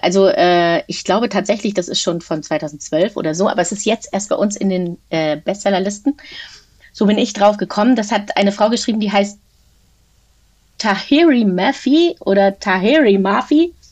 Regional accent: North Rhine-Westphalia, Germany; ich bin ja aus Nordrhein-Westfalen.

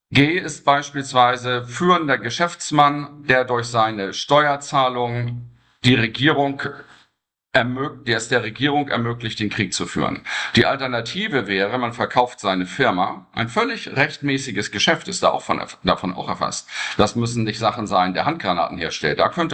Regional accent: Germany; Das macht die EU und ich als Deutscher muss mich dafür entschuldigen

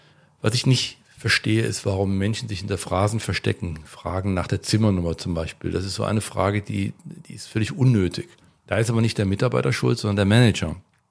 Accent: Cologne, North Rhine-Westphalia, Germany; ich komme aus Köln

